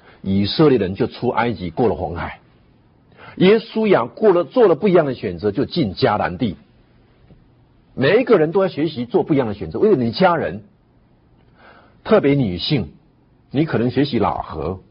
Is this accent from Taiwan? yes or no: yes; Tainan, Taiwan; 我带回台南我的家乡给我妈妈看。